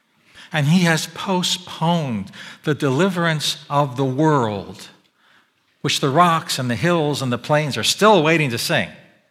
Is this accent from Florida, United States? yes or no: no; Annapolis, Maryland, United States; Look, I grew up in Annapolis, but today, go Army.